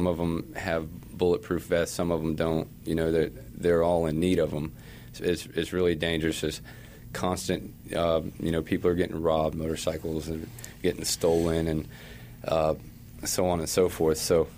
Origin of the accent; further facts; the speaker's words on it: Florida, United States; I grew up in Florida, and I've seen tons of hurricanes and never anything on this level.